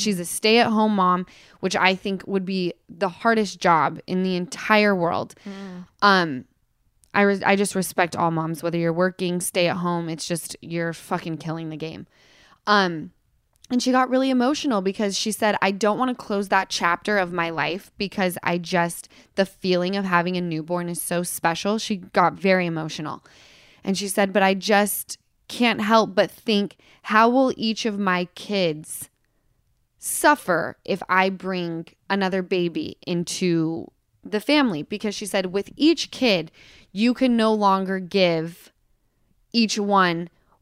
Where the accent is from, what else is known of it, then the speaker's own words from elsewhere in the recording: Utah, United States; because I come from Utah and some of these people have 9 kids